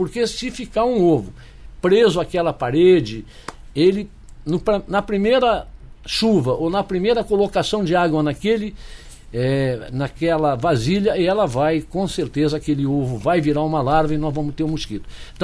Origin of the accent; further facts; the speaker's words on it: Rio Grande do Sul, Brazil; um bom dia aos gaúchos, né? Minha terra, e essa bela região aí do sul